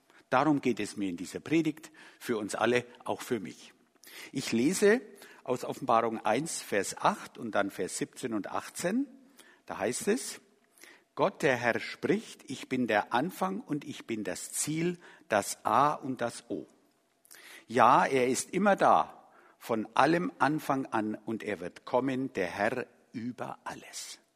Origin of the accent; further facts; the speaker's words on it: Bavaria, Germany; accent: Franconian; Ich komme aus dem Frankenland, ich kann also kein Hochdeutsch.